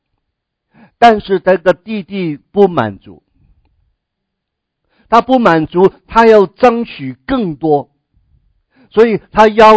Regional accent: China; 犹太人的文化习惯的里面跟我们中国人有点相似

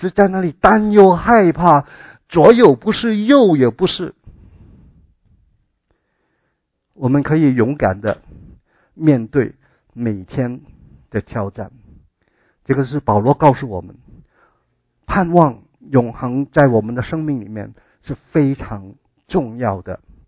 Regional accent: Hong Kong; 因为我从香港来，对香港的消息还是有点关注。

